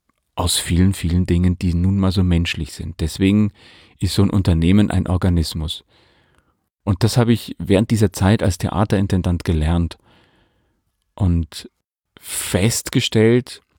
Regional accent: Bavaria, Germany; in der Position des Intendanten und Geschäftsführer der Landestheater Oberpfalz GmbH, also in meiner Heimat.

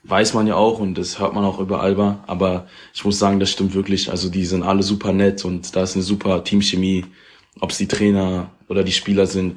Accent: Berlin, Germany; ich komme aus Berlin und spiele, seitdem ich 7 Jahre alt bin

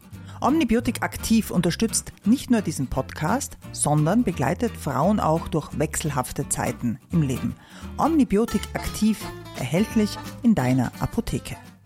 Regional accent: Munich, Bavaria, Germany; wir haben dasselbe Geburtsjahr, und ich bin auch in München aufgewachsen, und wir sind zwei Frauen in den Wechseljahren.

